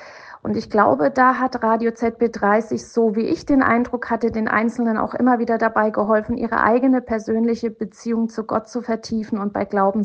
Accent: Germany; in die ich als Deutsche dann gestolpert bin

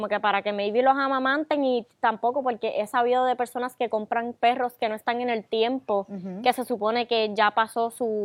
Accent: Manatí, Puerto Rico; En Manatí. Yo soy de Manatí.

